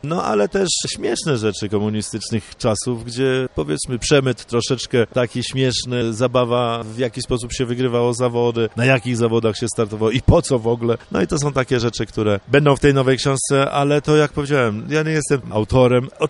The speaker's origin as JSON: {"language": "Polish", "region": "Vilnius County", "country": "Lithuania", "accent": "Vilnius", "lives_now": "Poland", "said": "Ja pochodzę spod Wilna, także te problemy moje w kraju, bo jak jeszcze raz powiedziałem, jak przyjechałem spod Wilna Polak, bo moja rodzina była z Polski cała, a na mnie mówiono Rusek, no to wiadomo, bo ten akcent, nie wiadomo, wileński na początku."}